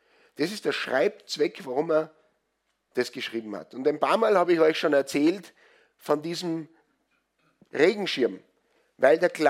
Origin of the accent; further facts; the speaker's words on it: Salzburg, Austria; now in Switzerland; Da, wo ich herkomme aus dem Pinzgau, gibt es die Regel